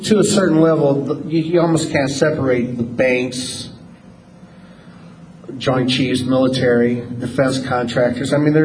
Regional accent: Midwest, United States; where I grew up in the Midwest. It was really a sad day.

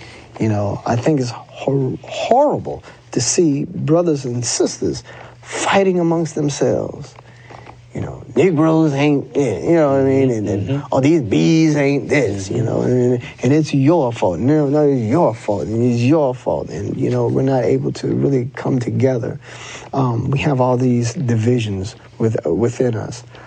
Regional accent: Miami, Florida, United States; And then growing up in Miami, the police officers there were by far probably some of the worst individuals you'll ever want to find

